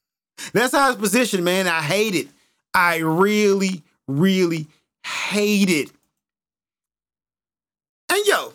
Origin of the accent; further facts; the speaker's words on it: Nigeria; That guy's Kenyan. I'm Nigerian. He's Cameroonian.